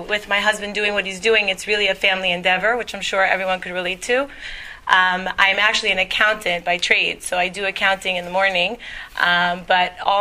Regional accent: Toronto, Ontario, Canada; I'm also from Toronto, Ontario. However, I'm south, very far south

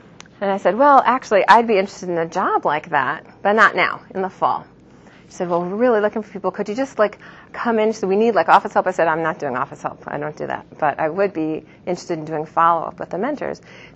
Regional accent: United States; even though I was raised in America, I'm a 13th generation American

